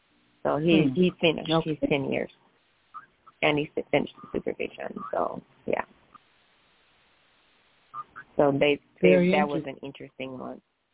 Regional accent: Missouri, United States; Most of you have heard me say I grew up in the Midwest, Missouri. I have family in Oklahoma.

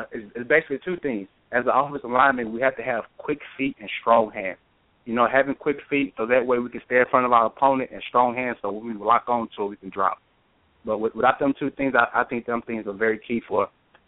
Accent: Stamps, Arkansas, United States; Stamps, Arkansas, it's a very small town where I grew up at. At the max, we have maybe 1,500 people. So in my community, everyone knew everyone, basically.

